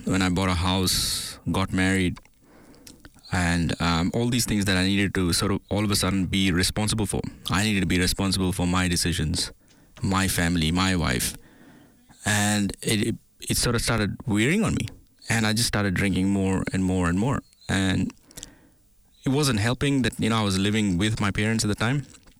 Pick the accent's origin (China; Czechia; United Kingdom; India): India; Bangalore, Karnataka; growing up in India, in Bangalore, it's also called the city of pubs